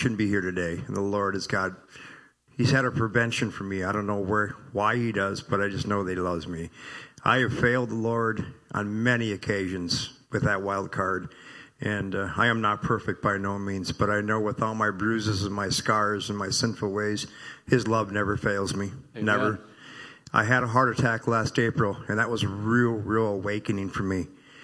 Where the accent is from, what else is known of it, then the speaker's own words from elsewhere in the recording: Minnesota, United States; I'm from Oyland, Minnesota.